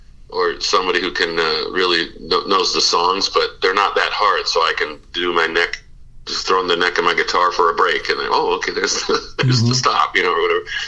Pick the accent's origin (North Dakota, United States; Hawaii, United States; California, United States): North Dakota, United States; Fargo; That's a great question, because I am from Fargo, North Dakota, the home of the blues.